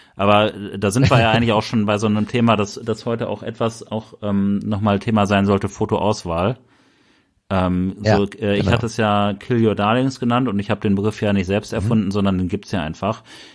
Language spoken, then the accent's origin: German; Bielefeld, North Rhine-Westphalia, Germany; Ach ja, wir kommen aus Bielefeld.